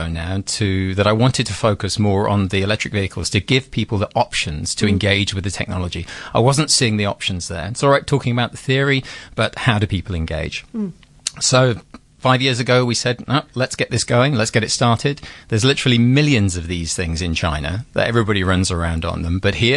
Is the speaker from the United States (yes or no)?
no; England, United Kingdom; moved away as an adult; I came, you might tell from my accent, I'm English, but I've been here 10 years